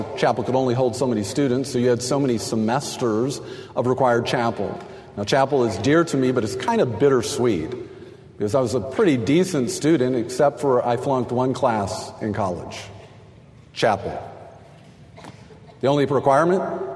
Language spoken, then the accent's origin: English; Texas, United States; I was very sad last night over the game, but that's because I grew up in Texas